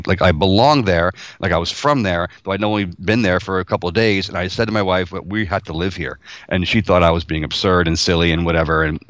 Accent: New York, United States; Yeah, I'm Italian American, you know, from a big New York family, and I grew up, you know, with all the trappings of Italian Americana

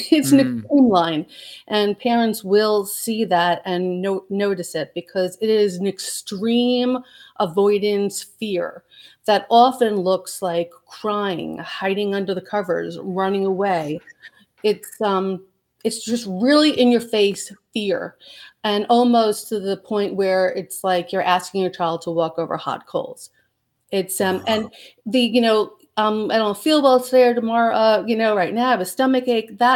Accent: New Jersey, United States; from New Jersey.

